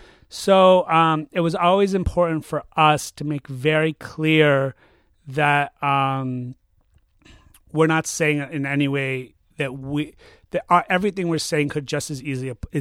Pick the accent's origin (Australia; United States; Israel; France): United States; Chicago, Illinois; And we're from Chicago.